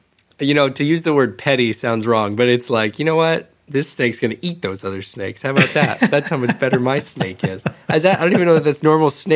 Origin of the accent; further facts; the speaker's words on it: Florida, United States; I'm from the South. I'm from Florida. Gnats appear out of nowhere all the time.